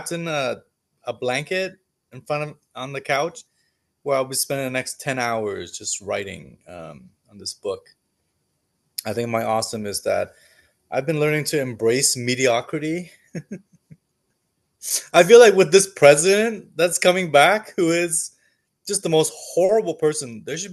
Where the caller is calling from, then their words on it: Seattle, Washington, United States; I'm calling in from Seattle, which is on Duwamish and Coast Salish land.